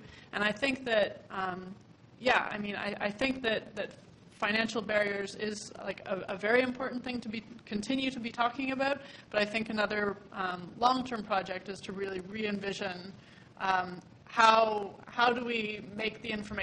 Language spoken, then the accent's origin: English; Yukon, Canada; So, I come from the Yukon, so I have kind of more experience with, like, the geographical location as one of the big things.